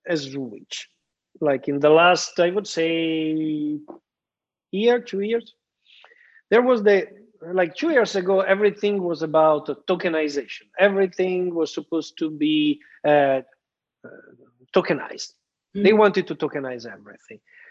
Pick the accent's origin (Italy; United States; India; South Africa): Italy; accent: Italian; English is a second language; probably they couldn't stand my Italian accent anymore.